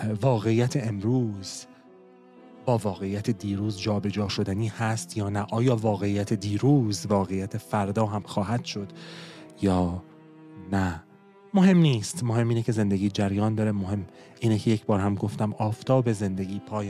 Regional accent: Iran; moved away; من تا روزی که در ایران بودم درس می‌خوندم و روزی که از ایران بیرون اومدم،

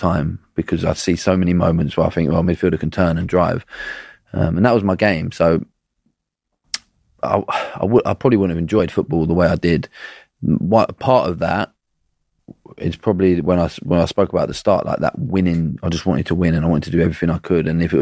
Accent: England, United Kingdom

